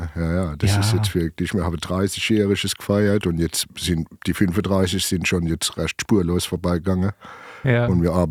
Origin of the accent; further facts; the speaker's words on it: Weinheim, Baden-Württemberg, Germany; ich bin ein richtiger Weinheimer. Also in Weinheim gibt es ja verschiedene Stadtteile und ich komme aus der Nordstadt. Mhm. Die Kolonie Reiver hieß es da.